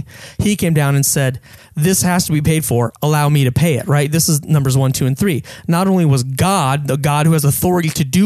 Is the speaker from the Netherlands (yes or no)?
no; United States; born there; I was born in the United States, 1978.